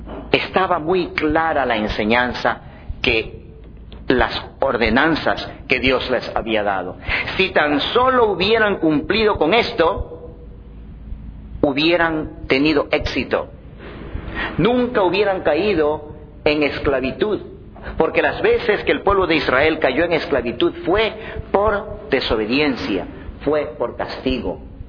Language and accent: Spanish; Ecuador; Hay muchos pueblos, por ejemplo en mi país, Ecuador, adoran mucho a las imágenes.